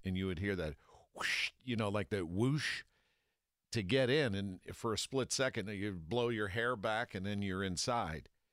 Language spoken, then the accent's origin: English; Pittsburgh, Pennsylvania, United States; And it was like an out-of-body experience for a young guy growing up in Pittsburgh.